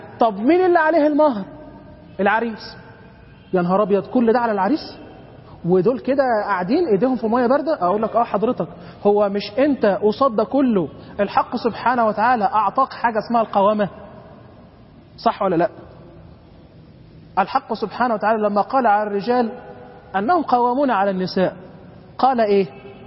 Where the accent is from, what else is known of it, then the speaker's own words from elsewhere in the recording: Egypt; احنا كمصريين غيرنا تاريخ الجواز اصلا